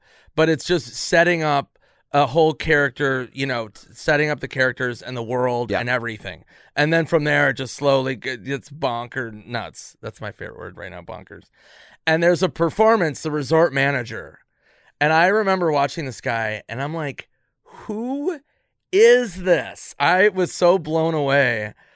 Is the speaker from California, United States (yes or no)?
no; Minnesota, United States; I mean, I had a critic who did that to me from Minnesota, my hometown.